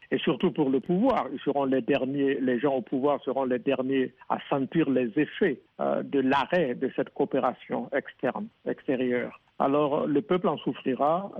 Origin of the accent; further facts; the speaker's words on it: Burkina Faso; comme cela vient de se passer chez nous au Burkina.